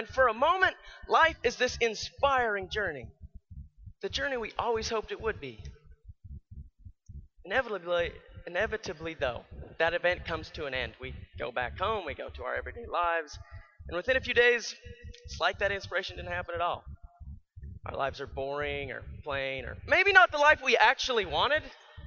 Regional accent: Idaho, United States; In fact, I grew up in the number one potato county. My hometown's got the Idaho Potato Museum

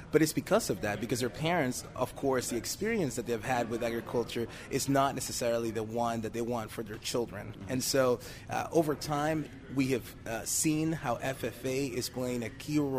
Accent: Puerto Rico; the fact that I grew up in Puerto Rico

